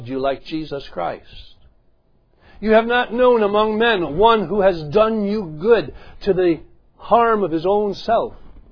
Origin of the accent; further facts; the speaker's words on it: Fairhaven, United States; When I go to my hometown, I walk in and I can say who my name is. Everybody says, oh, we know you. We know your family. Because … have been in Fairhaven forever.